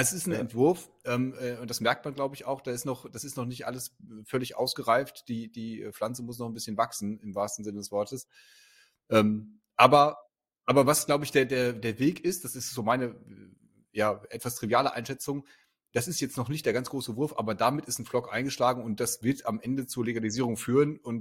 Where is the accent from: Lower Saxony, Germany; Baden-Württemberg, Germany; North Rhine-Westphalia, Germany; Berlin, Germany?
Berlin, Germany; Also wir als Berliner, wir kennen ja